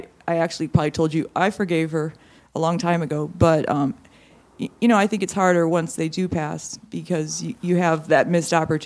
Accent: Washington, District of Columbia, United States; I'm from the Washington, D.C. area.

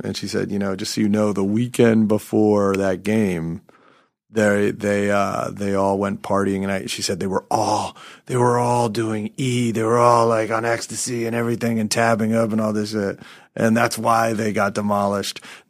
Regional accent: Chappaqua, New York, United States; also born or lived in Manhattan; I was born in Manhattan, and we moved to Chappaqua when I was, I guess, 3.5 or 4.

